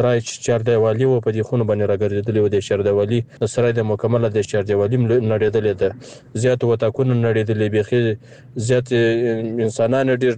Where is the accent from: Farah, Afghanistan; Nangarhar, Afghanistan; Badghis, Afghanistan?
Farah, Afghanistan; Bakwa; زه چې خپل د فراه ولایت یم، د بکوا ولسوالۍ.